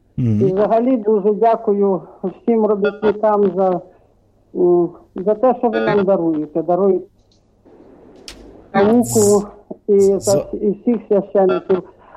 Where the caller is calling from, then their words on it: Vinnytsia, Vinnytsia Oblast, Ukraine; з Вінниці.